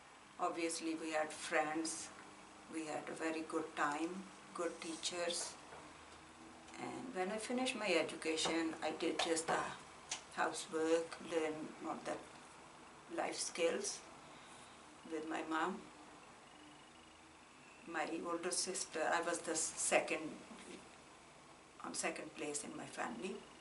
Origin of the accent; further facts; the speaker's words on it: Faisalabad, Punjab, Pakistan; English is a second language; I'm from Faisalabad and I born in a village where my mom's mom lived